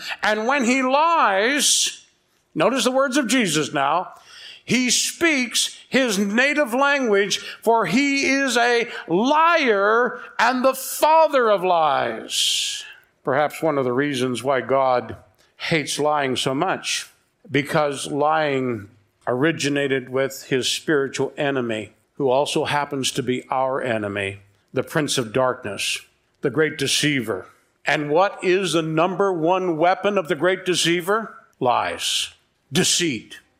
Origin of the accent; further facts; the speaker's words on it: Newfoundland and Labrador, Canada; Hey, I come from Newfoundland. We're used to dropping our H's and putting vowels here and consonants there and stuff like that.